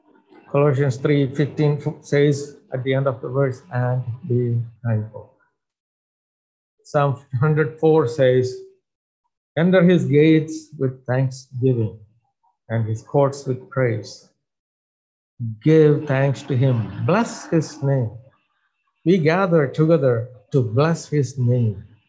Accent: Minnesota, United States; I come from Minnesota.

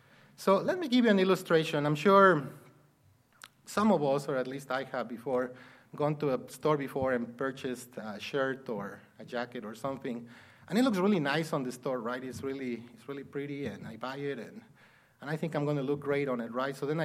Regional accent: Mexico; When I was growing up in Mexico, in the Catholic Church, they also always taught us that justification was to be made righteous

